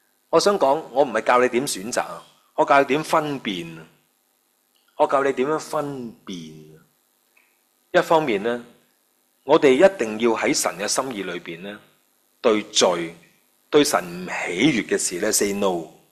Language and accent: Cantonese; Hong Kong; 我们香港人很厉害